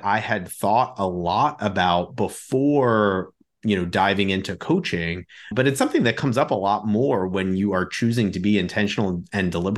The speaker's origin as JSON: {"language": "English", "region": "New York", "country": "United States", "tie": "born or raised there", "moved": "as an adult", "lives_now": "St. Louis, United States", "said": "I grew up in New York. And after the match, I moved to do my internal medicine and GI training in St. Louis."}